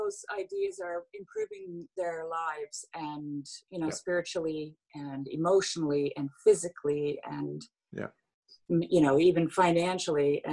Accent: Canada; also born or lived in Switzerland; of self-sustaining for about 22 years living in Canada. We moved from Switzerland. My husband is Swiss. I'm Canadian.

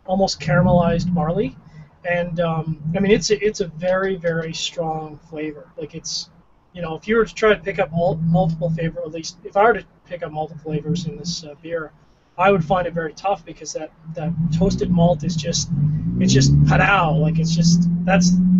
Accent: Canada; And I'm Canadian, and I like a full-body beer

